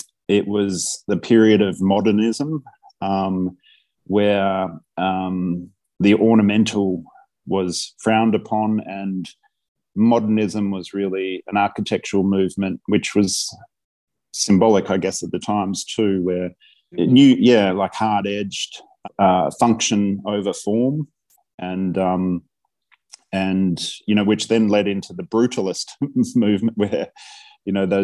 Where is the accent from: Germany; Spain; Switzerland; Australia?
Australia; Colac, Victoria; But Mum and Dad, and we grew up in Colac, and Dad's parents and grandparents were from Colac, and and at the time in 1986 we were also living in Colac, which is a regional town, an hour and a half, 2 hours out of Melbourne.